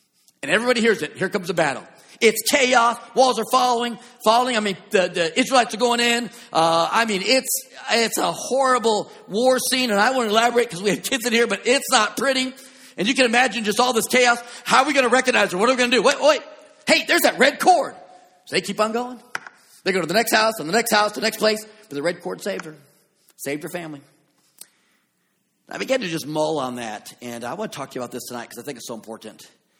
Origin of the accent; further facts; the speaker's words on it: California, United States; I'm from California, so I have both shirts.